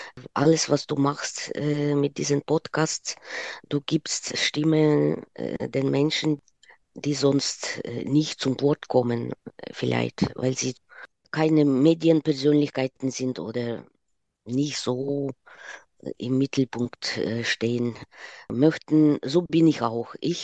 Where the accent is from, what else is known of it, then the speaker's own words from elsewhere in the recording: Ukraine; now in Germany; Ich glaube, dieser Krieg hat gezeigt, dass ich mich doch stark als Ukrainerin fühle. Immer noch.